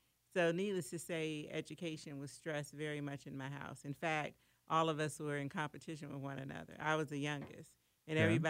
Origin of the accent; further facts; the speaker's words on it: Washington, District of Columbia, United States; I'm originally from Washington, D.C.